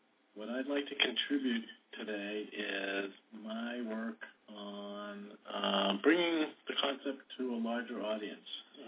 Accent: Boston, Massachusetts, United States; I'm from Boston, and as you may be aware, the Red Sox did pretty well in 2004

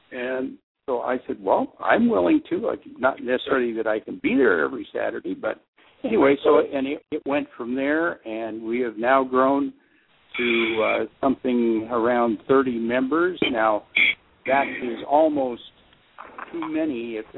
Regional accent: Oregon, United States; now in Owensboro, United States; I'm from Oregon, and my wife is from Kentucky, so we settled here in Kentucky.

